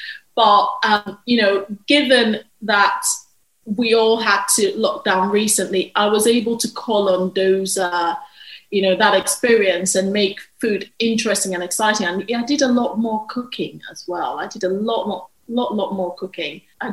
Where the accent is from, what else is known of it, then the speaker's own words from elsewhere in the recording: Nigeria; The first 10 years of my life, or 9 and a half, were wonderful